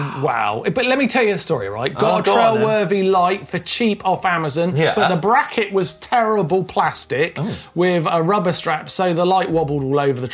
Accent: England, United Kingdom; now in Italy; We live in Tuscany. Show offs. But we're all English. And we used to live in England.

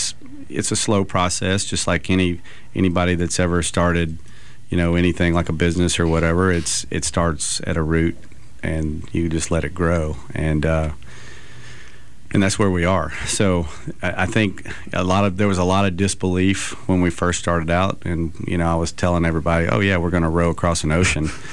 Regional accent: Mobile, Alabama, United States; This is so, you know, I'm a hometown boy. I grew up in Mobile. I love Mobile, even though I live away.

